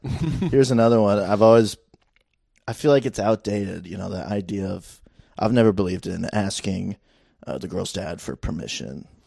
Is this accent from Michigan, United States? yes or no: yes; Michigan, United States; Destination weddings. I grew up in Michigan. Our destination was Wisconsin, you guys.